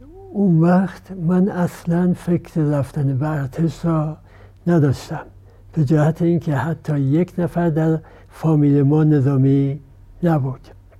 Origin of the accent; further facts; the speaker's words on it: Abbasabad, Hamadan, Iran; من 15/6/1324 در عباس آباد همدان تابستان به دنیا اومدم.